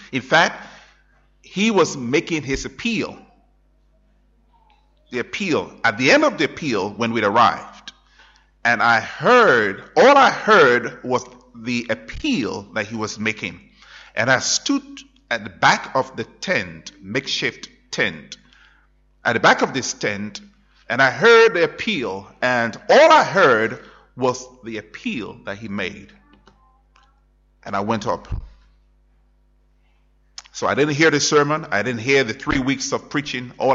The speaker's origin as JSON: {"language": "English", "country": "Liberia", "said": "I was born in Liberia. You see, I was born in West Africa. So I'm from West Africa."}